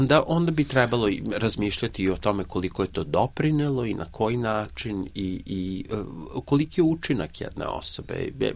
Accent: Melbourne, Victoria, Australia; i Bojan i Dragan i ja dolazimo iz Melbournea

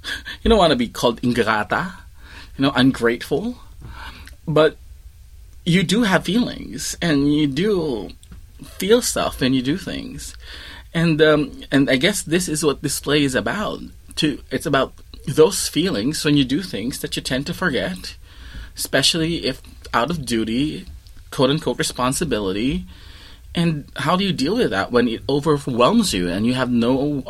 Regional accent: Philippines; Because, like, growing up in the Philippines, it's what the Filipino Catholicism is about.

